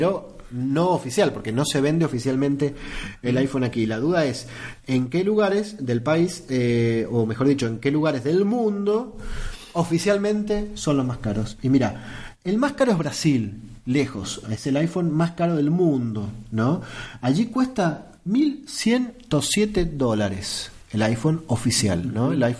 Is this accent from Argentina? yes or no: yes; Mendoza, Argentina; Estábamos esperando, como buenos mendocinos, el sacudón